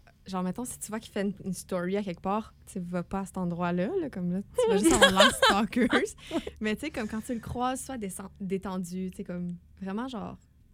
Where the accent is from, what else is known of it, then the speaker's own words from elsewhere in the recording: Gatineau, Quebec, Canada; je viens de Gatineau, j'habite à côté d'Ottawa.